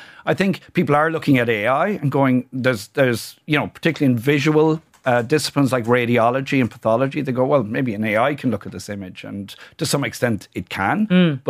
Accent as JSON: {"language": "English", "region": "Munster", "country": "Ireland", "tie": "born or raised there", "said": "So I grew up in County Kerry on a farm"}